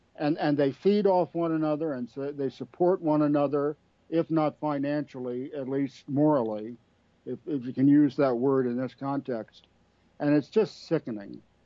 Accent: Alexandria, Virginia, United States; I mean, I grew up in Alexandria, Virginia, the site of the recent ballpark shooting, where two of my brothers used to play Little League back in the 60s.

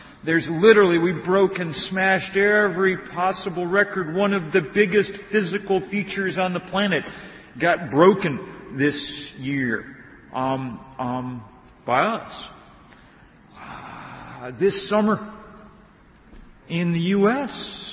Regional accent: Vermont, United States; to bring you greetings from my home state of Vermont

